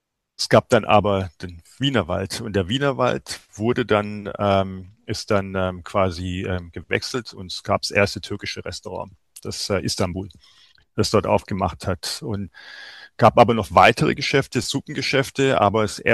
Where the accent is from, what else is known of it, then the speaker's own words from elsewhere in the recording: Mannheim, Baden-Württemberg, Germany; Und als Mannheimer ist man das gewohnt.